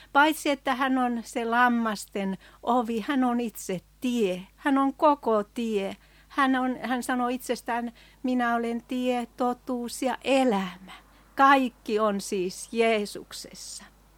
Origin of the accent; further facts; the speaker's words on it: Alajärvi, South Ostrobothnia, Finland; ja tulen Alajärveltä entisen Lehtimäen puolelta.